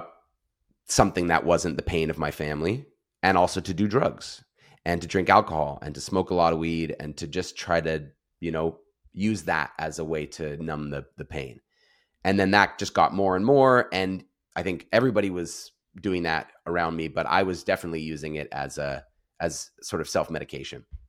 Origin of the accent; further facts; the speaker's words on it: Canada; So that, as a Canadian kid, was huge.